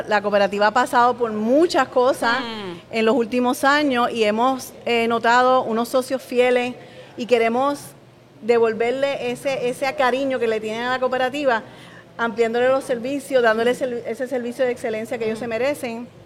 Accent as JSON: {"language": "Spanish", "town": "Cabo Rojo", "country": "Puerto Rico", "said": "Yo soy de Cabo Rojo."}